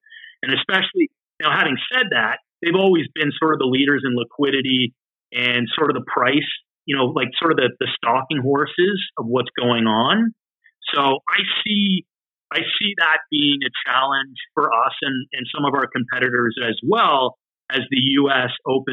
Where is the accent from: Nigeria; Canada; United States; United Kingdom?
Canada; being a Canadian, like working for a U.S. bank in Canada